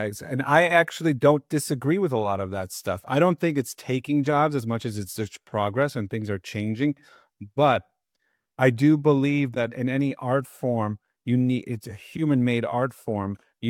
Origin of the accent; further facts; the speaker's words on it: Miami, Florida, United States; now in Los Angeles, United States; No, I moved to LA in 2009. I grew up in South Florida, Miami.